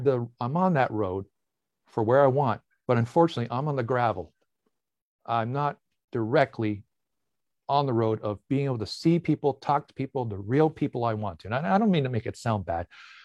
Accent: Windsor, Ontario, Canada; moved away as an adult; also born or lived in London, Canada / Toronto, Canada; Well, as you were mentioning, I was from Windsor and moved to London to go to college and went to Toronto after all the education.

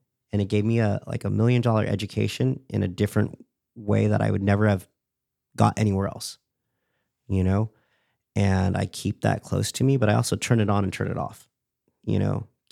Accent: West Hills, California, United States; I was born here in California, West Hills, California. You know? Yeah.

